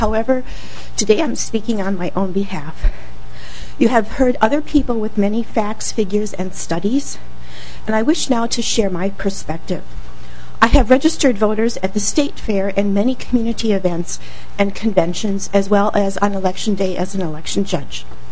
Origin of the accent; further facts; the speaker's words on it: Minneapolis, Minnesota, United States; I am from Northeast Minneapolis.